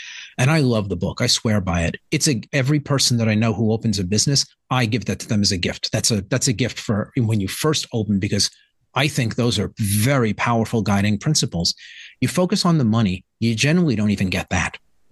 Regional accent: New York City, New York, United States; I grew up in the Bronx, the poorest of the five boroughs in New York.

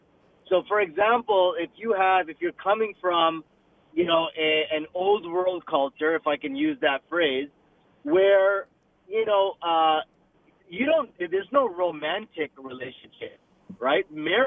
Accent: Canada; I was born and raised in Canada, Indian Muslim background, living in a Western state.

